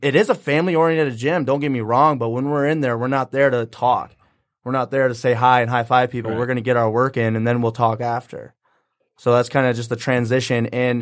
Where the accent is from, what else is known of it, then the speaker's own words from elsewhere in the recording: Hastings, Michigan, United States; now in Chesterfield, United States; Well, I live in Chesterfield.